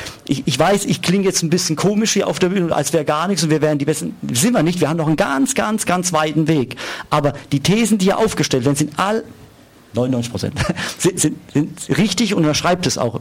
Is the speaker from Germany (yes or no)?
yes; Mannheim, Baden-Württemberg, Germany; Auch ich bin in Mannheim Innenstadt groß geworden, es war früher ganz anders wie jetzt.